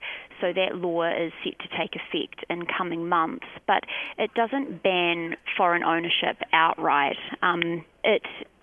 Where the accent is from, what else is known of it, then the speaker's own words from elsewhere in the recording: New Zealand; Well, as a Kiwi, I'd have to say I might be slightly biased there